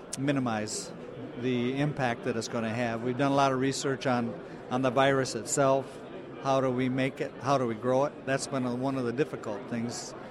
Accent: Michigan, United States; I'm from Michigan. Farm in partnership with my brother, nephew, and son.

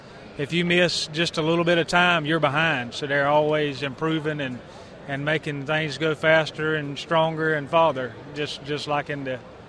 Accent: Clinton, North Carolina, United States; from Clinton, North Carolina.

